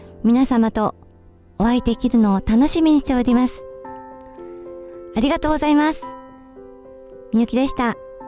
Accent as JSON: {"language": "Japanese", "region": "Nagasaki", "country": "Japan", "tie": "born or raised there", "said": "私のふるさと長崎は西の外れにありますが、小さな町です。"}